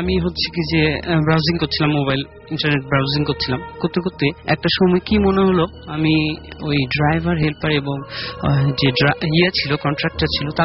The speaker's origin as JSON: {"language": "Bangla", "town": "Rajshahi", "region": "Rajshahi Division", "country": "Bangladesh", "said": "সবাই জানে যে রাজশাহী থেকে এসেছি।"}